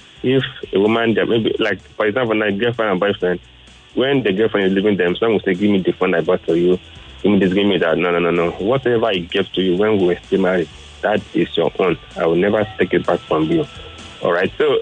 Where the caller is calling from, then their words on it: Lekki, Lagos, Nigeria; I'm calling from Lekki.